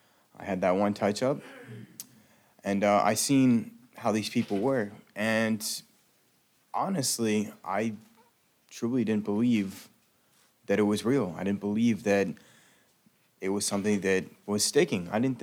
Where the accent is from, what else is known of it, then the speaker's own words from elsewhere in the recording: Las Vegas, Nevada, United States; I'm from Las Vegas, Nevada.